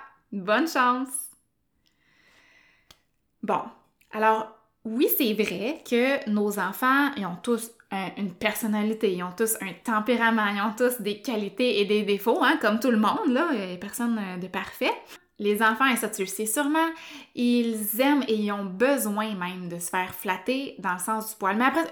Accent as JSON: {"language": "French", "town": "Sherbrooke", "region": "Quebec", "country": "Canada", "said": "C'est une entreprise de mon patelin, donc de Sherbrooke."}